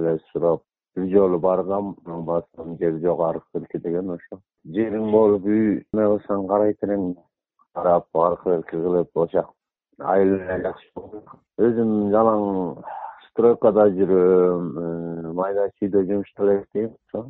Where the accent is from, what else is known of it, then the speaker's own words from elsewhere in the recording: Saruu, Issyk-Kul Region, Kyrgyzstan; өзүм Жети Өгүз Саруу деген айылда болот. Ошол жакта туулуп өскөм, жерим деле жок.